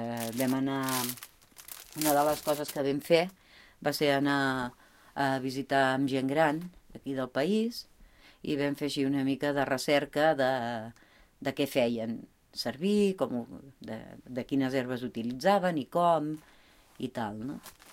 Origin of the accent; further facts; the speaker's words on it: Farrera, Catalonia, Spain; sóc de Casa Maria, de Farrera.